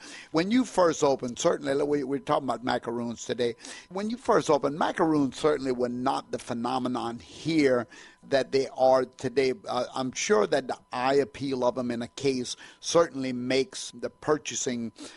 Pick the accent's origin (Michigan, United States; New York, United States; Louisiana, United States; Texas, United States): Louisiana, United States; We were, in fact, outsiders, even though I was just 70 miles down the road. I was from Cajun country, so I wasn't a New Orleanian